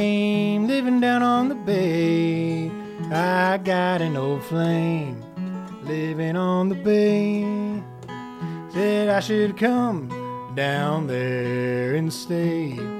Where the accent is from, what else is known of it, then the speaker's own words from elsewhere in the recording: Houston, Texas, United States; I'm from Houston and spent a lot of time down at the beach on Galveston.